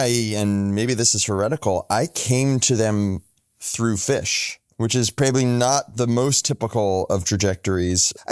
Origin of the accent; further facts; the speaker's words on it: Washington area, United States; I'm from the Washington area, but went to camp with a bunch of Long Island kids